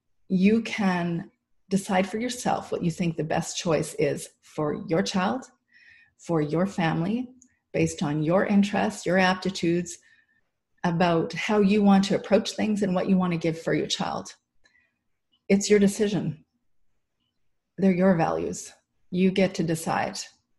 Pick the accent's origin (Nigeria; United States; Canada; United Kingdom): Canada; So, you know, obviously we're Canadian, so we've been focusing on French.